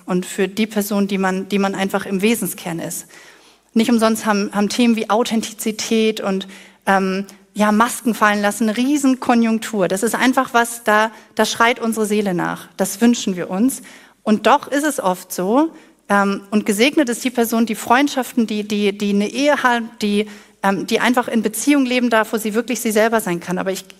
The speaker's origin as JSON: {"language": "German", "region": "Northern Germany", "country": "Germany", "said": "Weil ich bin ja Norddeutsche und ich weiß, ich verstehe den total."}